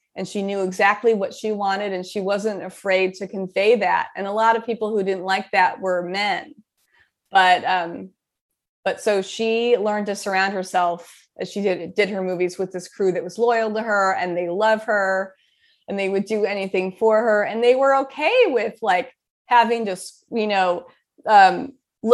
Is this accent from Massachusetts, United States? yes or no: no; Illinois, United States; who was growing up outside Chicago, know about the, you know, the elite book industry in Manhattan at the time?